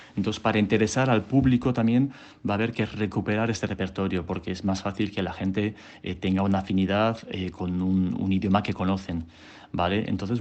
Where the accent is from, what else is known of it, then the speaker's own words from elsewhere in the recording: Basque Country, Spain; Yo vengo del País Vasco, hay una tradición coral enorme